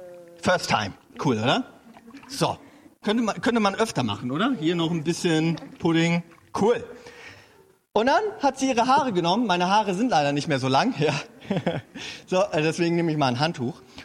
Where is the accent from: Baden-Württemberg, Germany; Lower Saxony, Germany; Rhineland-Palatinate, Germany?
Lower Saxony, Germany; Hanover; Ich komme ja aus Hannover.